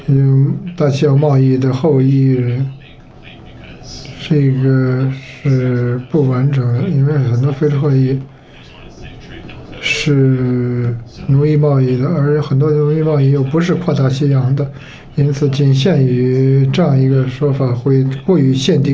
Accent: California, United States; 我是加州的，这里有很多这个拉美人，也是在沙拉特这边。

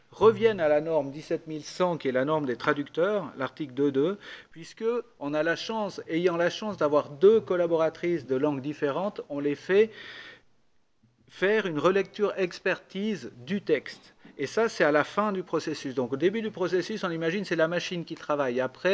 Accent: Valais, Switzerland; je suis assez fier en tant que Suisse. Même si je suis binational, mais je suis suisse et valaisan avant tout.

